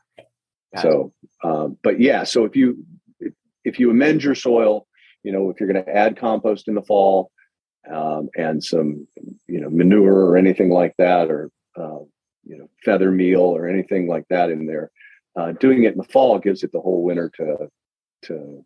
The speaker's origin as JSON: {"language": "English", "town": "Cleveland", "region": "Ohio", "country": "United States", "tie": "born there", "also_born_or_lived": "Cuyahoga Falls", "said": "So I was born in Cleveland."}